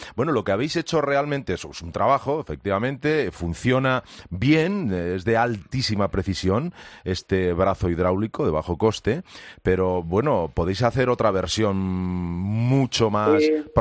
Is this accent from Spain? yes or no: yes; Trujillo, Extremadura, Spain; yo soy de Trujillo, España, pero que Trujillo, Perú, me gusta muchísimo, aunque no lo he visitado todavía.